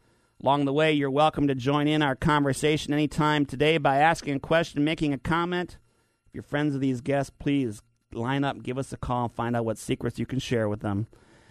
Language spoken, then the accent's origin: English; Minnesota, United States; or at least the image of the man I grew up with in Minnesota